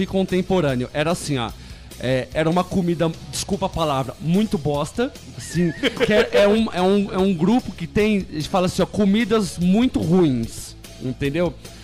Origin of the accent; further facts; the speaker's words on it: Santo André, São Paulo, Brazil; eu sou de Santo André, lá no Brasil.